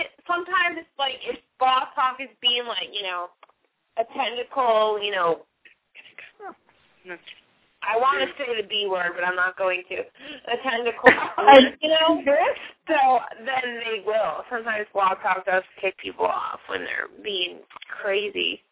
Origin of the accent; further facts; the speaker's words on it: Chicago, Illinois, United States; now in New Orleans, United States; I live in New Orleans, but, yeah, I'm from Chicago originally, like...